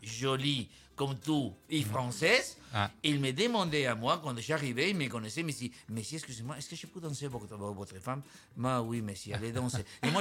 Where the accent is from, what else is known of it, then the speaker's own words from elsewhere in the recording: Argentina; French is a second language; moved away; comme moi je suis parti de l'Argentine en 85-86